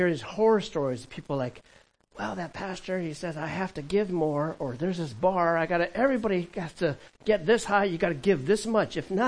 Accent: California, United States; I read my growing up in California

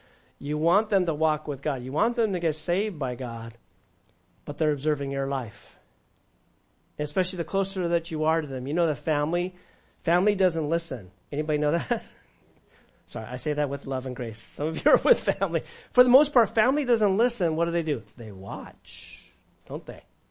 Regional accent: California, United States; growing up in California

